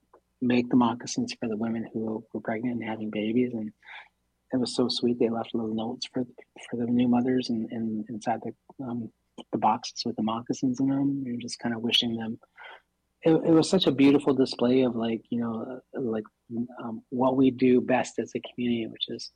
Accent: Minneapolis, Minnesota, United States; I was raised right here in the South Minneapolis in the cultural corridor growing up. I was born and raised right here.

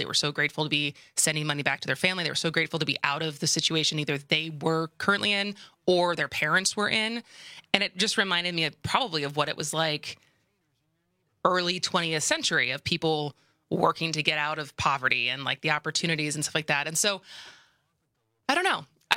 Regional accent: United States; I think, as Americans, we're very used to being American ownership, even if things get exported to different countries for the manufacturing.

